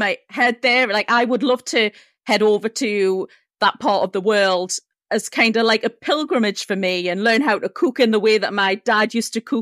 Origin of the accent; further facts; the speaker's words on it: United Kingdom; I'm half Chinese, but I'm actually British.